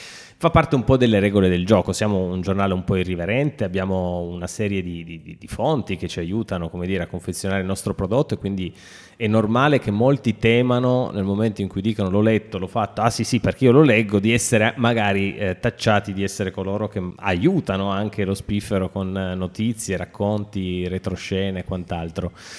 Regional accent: Turin, Piedmont, Italy; E quindi è una cosa che da torinesi non abbiamo mai valutato neanche.

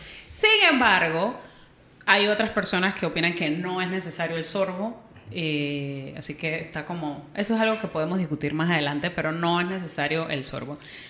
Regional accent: Panama; como ya bien lo dijo Rodrigo. Soy panameña.

